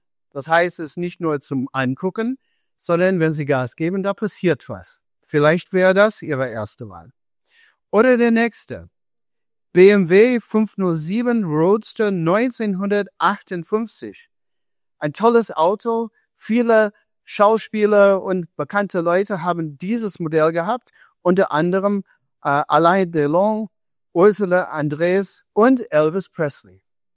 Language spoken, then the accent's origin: German; Ebersbach, Germany; ich komme hier aus Ebersbach und ich bin begeistert von Autos, wie Sie auch